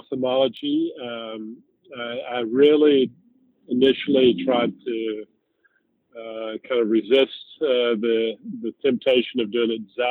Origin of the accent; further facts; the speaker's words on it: Mobile, Alabama, United States; I'm a junior, so I'm named after him. And I grew up in Alabama down in Mobile.